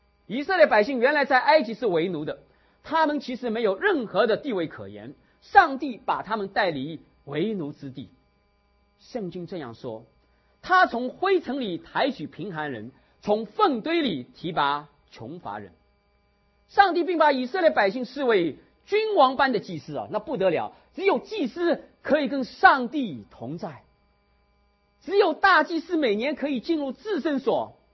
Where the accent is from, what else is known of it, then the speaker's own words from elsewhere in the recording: China; 特别是我们这一群从大陆出来的弟兄姐妹。10年前，那时候我在那个洛杉矶，正好在读神学，那是95年的时候。